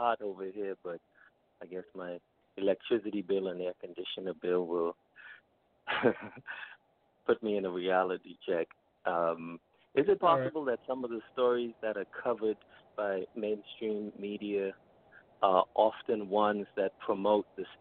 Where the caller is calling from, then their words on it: East Coast, United States; East Coast. How are you?